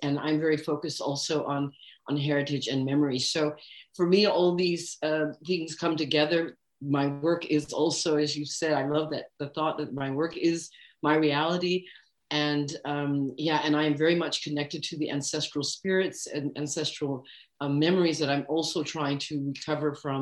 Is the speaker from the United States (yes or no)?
yes; United States; born there; I was born myself in the United States. So I'm the first generation born in the US. And I've also got, of course, roots in the continent of Africa.